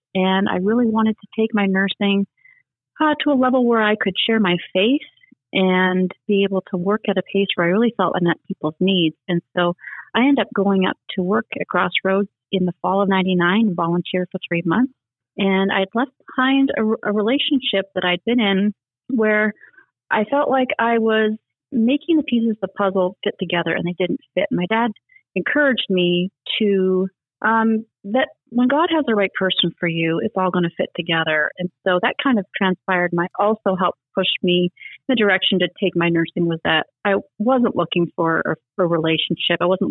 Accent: Edmonton, Alberta, Canada; now in United States; I grew up in Edmonton, Alberta, which is in Canada

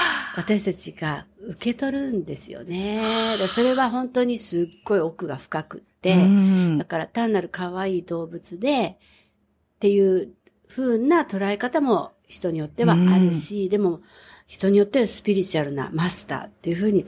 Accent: Tokyo, Japan; ずっと東京で生まれて育って広告代理店で働いて当たり前のように、それが自分の世界だった。

